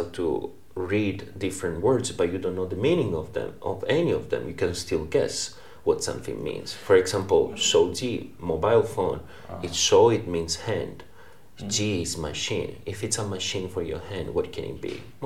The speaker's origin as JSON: {"language": "English", "region": "Sicily", "country": "Italy", "second_language": "English", "said": "I'm being from Sicily, people don't really, your parents wish that you can stay as closer as possible."}